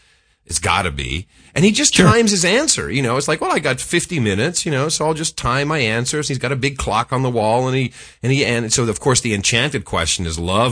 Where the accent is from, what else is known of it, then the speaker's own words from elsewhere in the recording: United States; I'm an American and I pay attention to what's going on.